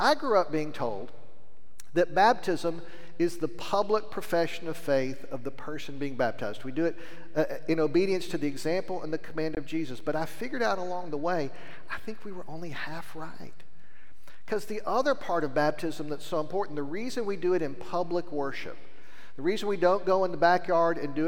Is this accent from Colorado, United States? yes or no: no; Lubbock, Texas, United States; when I was growing up, the church where I grew up in Lubbock